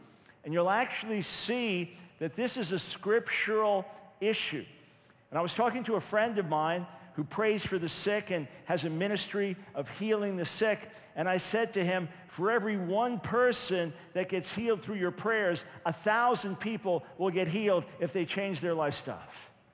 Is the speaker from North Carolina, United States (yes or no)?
no; New York, United States; And as a New Yorker, I knew good pizza.